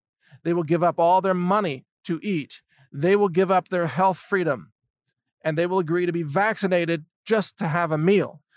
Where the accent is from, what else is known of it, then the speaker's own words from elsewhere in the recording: United States; he agreed to drive on the right side of the road to make me feel more at home as an American.